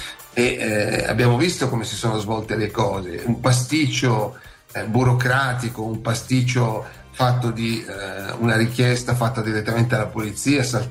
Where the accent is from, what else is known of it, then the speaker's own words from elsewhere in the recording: Switzerland; sono svizzero e quindi non devo fare il tipo per nessuno